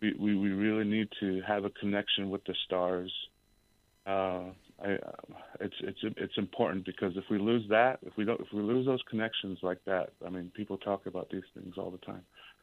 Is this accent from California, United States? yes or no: no; Shiprock, New Mexico, United States; I grew up in, I was born in Shiprock, New Mexico. I'm half Diné and I'm half Oglala.